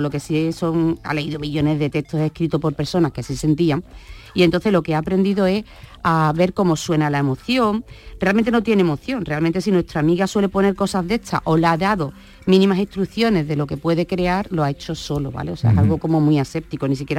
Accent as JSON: {"language": "Spanish", "region": "Andalusia", "country": "Spain", "said": "que dice que los andaluces hablamos peleando, ¿vale? O sea, los andaluces somos, por ejemplo, muy exaltados"}